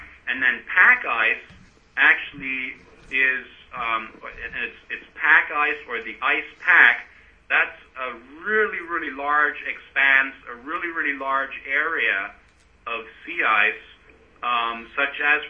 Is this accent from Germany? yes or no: yes; Germany; now in Alaska, United States; I actually moved to Alaska from Germany. I'm originally from Germany.